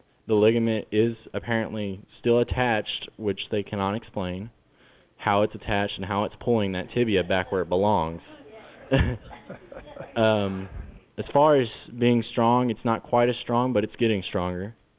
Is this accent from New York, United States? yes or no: no; Roland, Oklahoma, United States; I'm from Roland, Oklahoma.